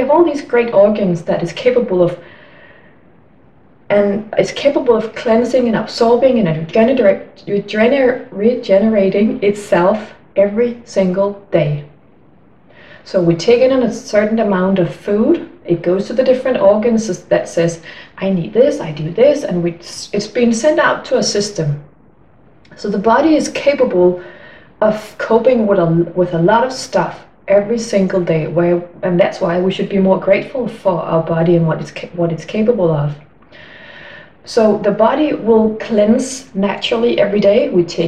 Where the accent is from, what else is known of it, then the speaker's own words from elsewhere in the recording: Denmark; I'm from Denmark.